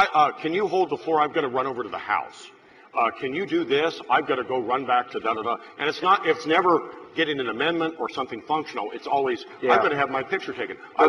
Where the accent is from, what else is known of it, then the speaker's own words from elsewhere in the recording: Independence, Missouri, United States; And I'm from Independence, and the last human being from Independence, Missouri, used the atomic bomb twice.